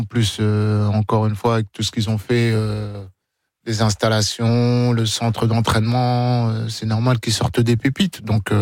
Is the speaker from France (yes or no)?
no; Senegal; Et le Sénégal, on n'avait jamais fait de Coupe du Monde.